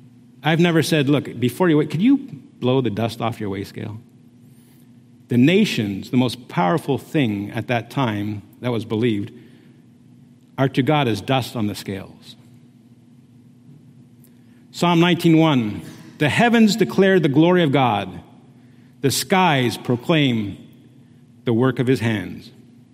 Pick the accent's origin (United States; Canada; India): Canada; I have a Dutch heritage. I was born and raised in Canada, but my parents are Dutch. My father's actually from Indonesia, but it's a Dutch colony there.